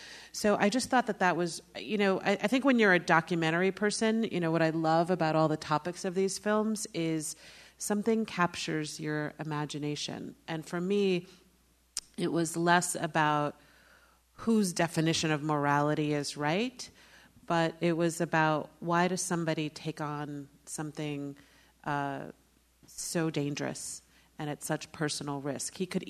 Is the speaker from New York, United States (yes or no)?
yes; New York City, New York, United States; Even though I'm from New York City, I was born in Brooklyn